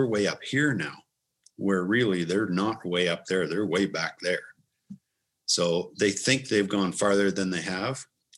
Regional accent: Ontario, Canada; growing up in Southern Ontario was unique, to say the least.

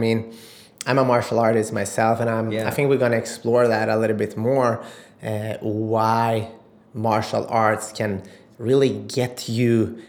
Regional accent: Sweden; Because both my parents are Macedonian, but I grew up in Sweden. So I had this, like, basically two cultures, one at home and then one outside home, right?

